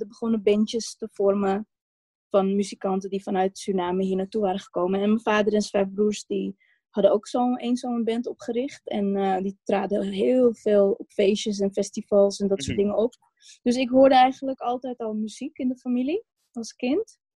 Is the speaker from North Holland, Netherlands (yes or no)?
yes; Amsterdam, North Holland, Netherlands; En ik kom uit Amsterdam, als mensen dat ook nog niet wisten. En ik ben Hindoestaans.